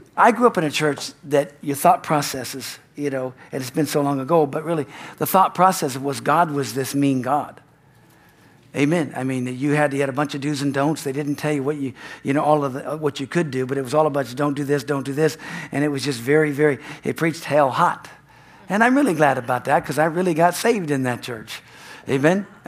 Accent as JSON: {"language": "English", "region": "California", "country": "United States", "tie": "born or raised there", "said": "I grew up in California, all right? Not some Bible Belt. I grew up in California"}